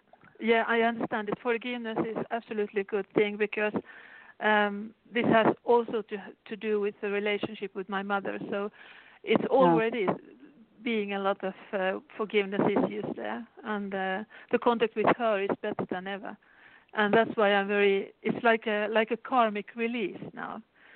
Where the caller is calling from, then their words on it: Stockholm, Stockholm County, Sweden; I'm calling from Stockholm.